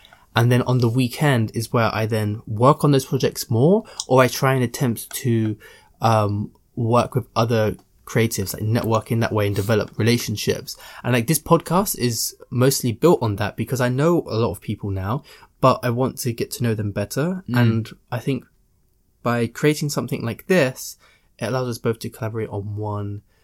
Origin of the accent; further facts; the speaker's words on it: London, United Kingdom; I've obviously was born and raised in London